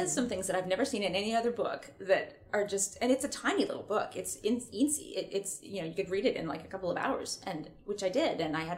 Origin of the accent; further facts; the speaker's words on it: Vancouver, British Columbia, Canada; born there; No, I never actually lived in Oregon. I know, it's weird. I was born in Vancouver and then, you know, grew up kind of a few different places. Yeah, I was actually born, honestly, like 4 blocks from here.